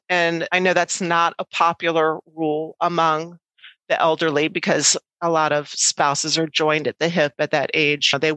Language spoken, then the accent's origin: English; Alexandria, Virginia, United States; Yeah, I grew up in Alexandria. My dad worked at Andrews Air Force Base for 40 years.